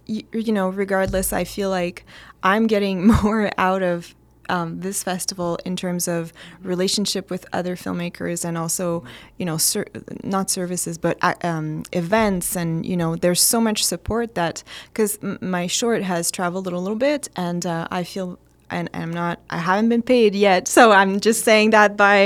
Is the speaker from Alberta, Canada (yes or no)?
no; Montreal, Quebec, Canada; moved away; I am originally from Montreal and moved here to work at CBC.